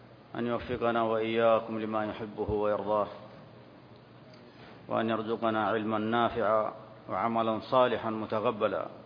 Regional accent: Saudi Arabia; بلادنا المملكة العربية السعودية

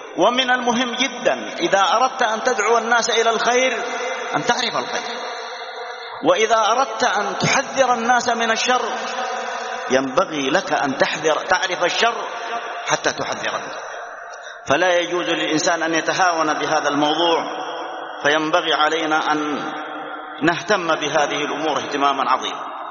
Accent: Saudi Arabia; بلادنا المملكة العربية السعودية

